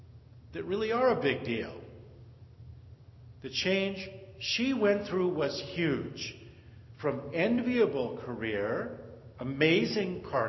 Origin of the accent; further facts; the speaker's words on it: Detroit, Michigan, United States; I've always loved to polka wildly at the Polish weddings and Italian weddings up in Detroit, my hometown.